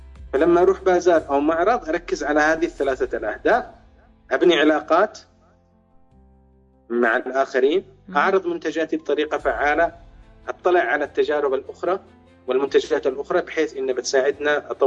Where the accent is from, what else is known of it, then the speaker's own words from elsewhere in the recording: Yemen; إحنا ميزتنا أننا غيورين اليمنيين